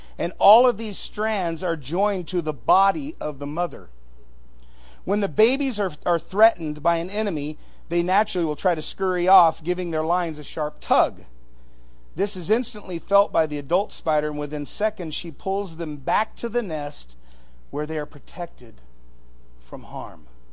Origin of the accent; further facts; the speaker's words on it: California, United States; when I was a kid, I grew up in California, like I said, and we have tarantulas down there.